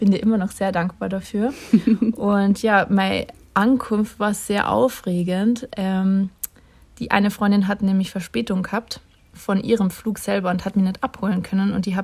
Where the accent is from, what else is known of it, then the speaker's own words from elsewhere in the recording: Austria; moved away as an adult; now in Germany; Naja, also ich bin, kann ja erzählen, ich bin von Österreich nach Deutschland gezogen für die Ausbildung zur Flugbegleiterin.